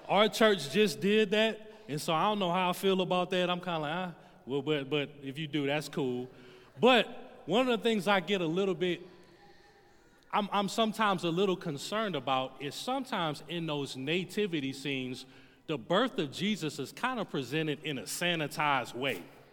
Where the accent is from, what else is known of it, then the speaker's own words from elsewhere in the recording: the South, United States; I mean, I'm from the South